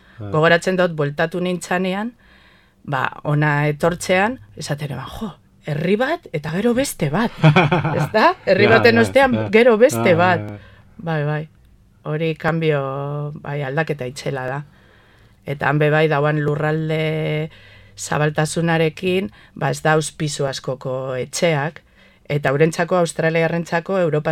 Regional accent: Santutxu, Basque Country, Spain; Bai, Santutxu jaioa eta hasia be bai.

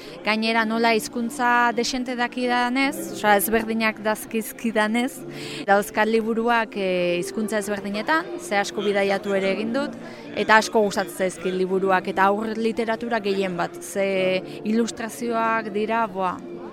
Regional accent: Legorreta, Basque Country, Spain; Legorretatik nator, Gipuzkoatik, erretxo txiki bat dela.

